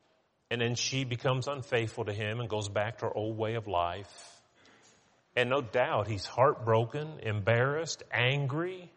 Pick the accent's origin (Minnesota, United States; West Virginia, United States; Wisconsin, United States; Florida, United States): West Virginia, United States; When I grew up in West Virginia, and to go to my grandma and granddad's house, you just go straight down the Ohio River, and the road just followed the river right down the road.